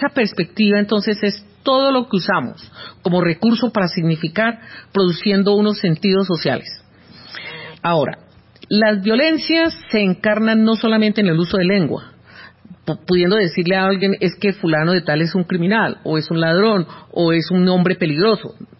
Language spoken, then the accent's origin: Spanish; Colombia; nuestros verdaderos problemas como latinoamericanos y como colombianos en particular.